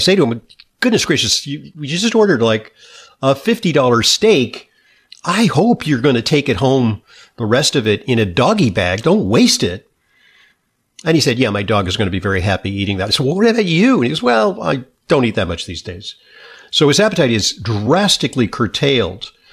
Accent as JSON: {"language": "English", "town": "New York City", "region": "New York", "country": "United States", "tie": "born or raised there", "said": "So in terms of live radio, we went dark for over a decade in my hometown of New York City."}